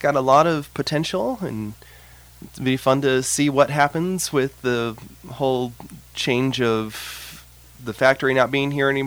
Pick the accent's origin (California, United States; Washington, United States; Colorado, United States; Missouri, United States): Missouri, United States; Memphis; born there; I was born in Memphis, Missouri.